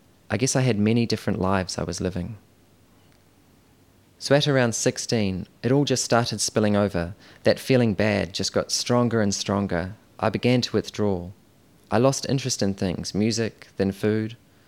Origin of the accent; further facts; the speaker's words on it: Auckland, New Zealand; I grew up in Auckland in a very Christian family. I was the oldest, the only boy of three younger sisters.